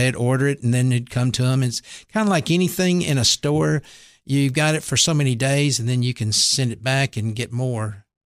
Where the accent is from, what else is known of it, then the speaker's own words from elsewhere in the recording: Tylertown, Mississippi, United States; I grew up in a little town called Tylertown, Mississippi.